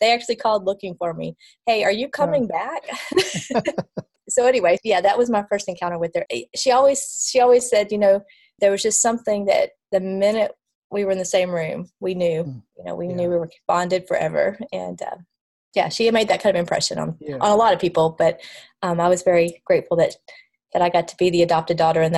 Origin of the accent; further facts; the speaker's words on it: Alabama, United States; she, being from Georgia and I'm from Alabama, we clicked on that level too.